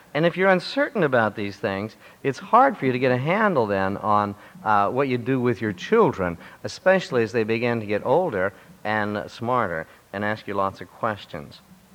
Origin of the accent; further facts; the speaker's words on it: Oregon, United States; I grew up in Oregon on a bit of a farm and a ranch